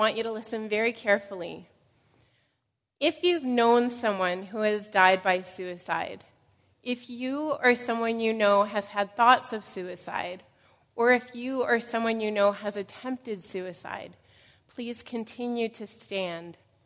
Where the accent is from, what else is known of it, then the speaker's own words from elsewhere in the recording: Toronto, Ontario, Canada; the church I grew up in Toronto, which is called Banfield.